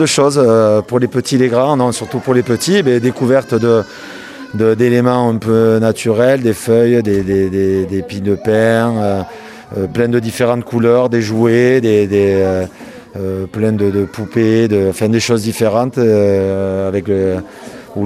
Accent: Mont-de-Marsan, Nouvelle-Aquitaine, France; Et puis je suis de Mont-de-Marsan, voilà, tout simplement.

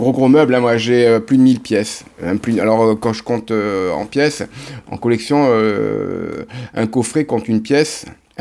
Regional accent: Cannes, Provence-Alpes-Côte d'Azur, France; À savoir que moi, je viens de la ville de Cannes

